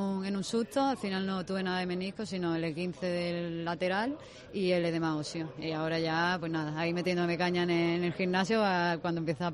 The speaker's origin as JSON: {"language": "Spanish", "town": "Málaga", "region": "Andalusia", "country": "Spain", "said": "estoy muy feliz, sobre todo de estar aquí en mi tierra, que ya fueron muchos años los que pasé fuera de ella"}